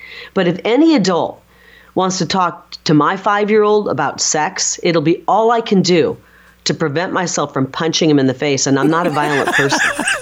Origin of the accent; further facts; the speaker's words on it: Midwest, United States; And I'm from the Midwest.